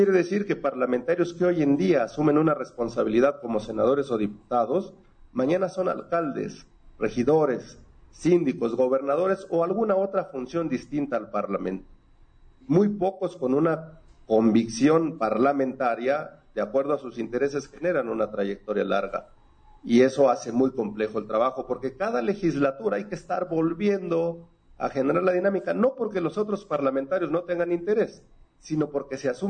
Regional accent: Mexico; para mí como mexicano

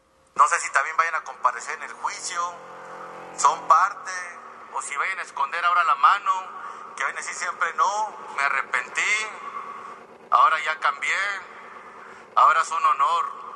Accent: Mexico

